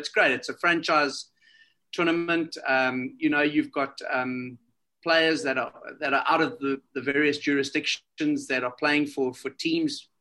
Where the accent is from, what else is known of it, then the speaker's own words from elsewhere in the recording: South Africa; I mean, I'm a South African. Eh? We're a pretty resilient bunch.